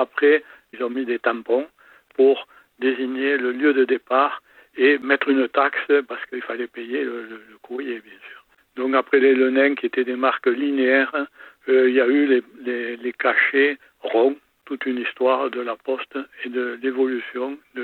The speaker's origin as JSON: {"language": "French", "town": "Bessan", "region": "Occitanie", "country": "France", "tie": "born there", "lives_now": "Sébazan, France", "said": "je suis né à Bessan en 1949. J'habite maintenant à Sébazan, mon lieu d'adoption."}